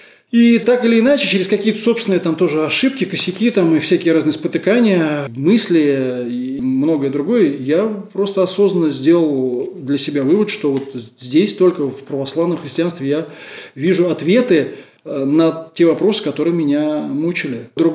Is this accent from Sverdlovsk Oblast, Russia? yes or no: no; Moscow, Russia; я обычный, что называется, советский парень, да, ну, я коренной москвич, да, как я уже сказал, родился здесь, родился в совершенно неверующей семье